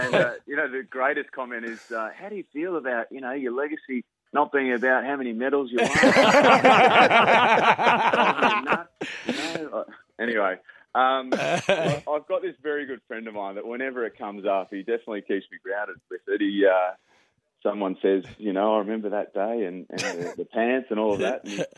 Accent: Sydney, New South Wales, Australia; as I said, I grew up in Sydney and very, very close to the game.

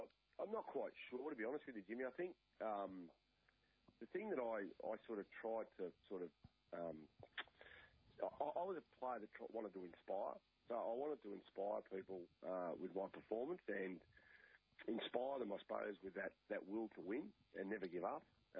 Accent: Junee, New South Wales, Australia; For me, it was, growing up in Junee, I never, ever thought that I would have the opportunity to play in the NRL

